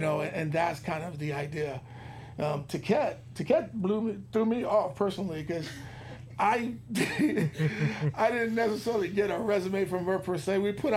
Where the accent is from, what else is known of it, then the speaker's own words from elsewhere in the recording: New York, United States; Born and raised in New York. My family's from Haiti. My parents and my elder siblings were all born in Haiti. I moved out here in 99 trying to get to California.